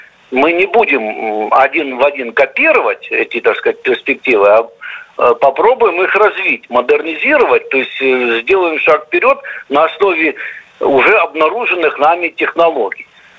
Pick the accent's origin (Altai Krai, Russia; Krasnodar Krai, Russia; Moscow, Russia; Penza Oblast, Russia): Krasnodar Krai, Russia; Novorossiysk; помню еще, как уроженец города Новороссийска, когда я еще мальчиком там бегал по малой земле